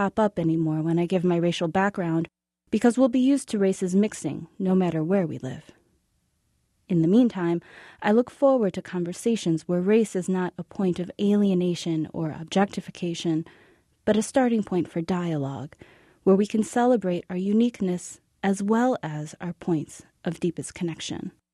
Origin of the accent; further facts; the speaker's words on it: Oshkosh, Wisconsin, United States; Growing up in Oshkosh was ideal in many ways. There were quiet streets, woods to explore, clear, starry night skies. The only thing missing were other mixed-race kids like me.